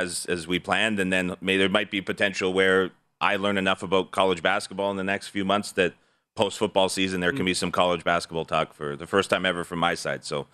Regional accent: Alberta, Canada; as a Canadian, just pack up and move into the States. But I think for sure, winters in California, a lot more appealing than winters in Alberta, Canada.

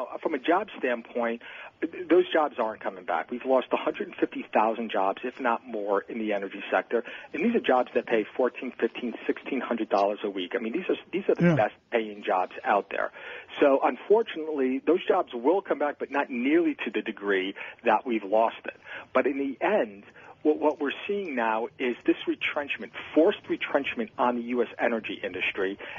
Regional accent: Pennsylvania, United States; because you've got so much gas being produced in my home state here in Pennsylvania

